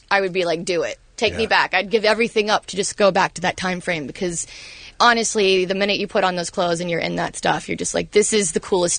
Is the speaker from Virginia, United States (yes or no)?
no; Florida, United States; I'm a Florida girl. I was born and raised in Florida.